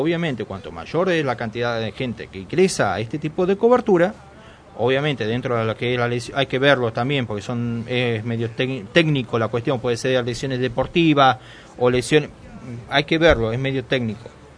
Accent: Tucumán, Argentina; Yo, como ustedes saben, soy de Tucumán. En mi provincia, es obligatorio el tema de la cobertura médica

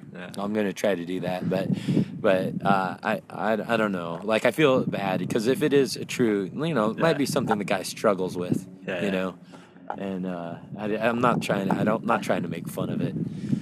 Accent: Los Angeles, California, United States; I'm from Los Angeles area.

